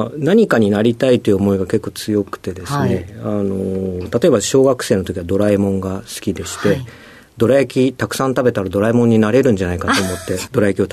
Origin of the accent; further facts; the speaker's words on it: Inuyama, Aichi, Japan; 愛知県の、犬山市というところでございまして、岐阜県との県境でですね、犬山城という国王のお城がある市です。